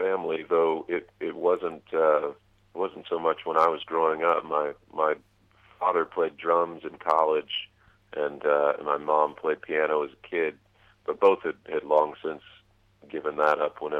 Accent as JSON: {"language": "English", "region": "Texas", "country": "United States", "said": "It is part of being a Texan, and at this stage, it seems like it's part of being me."}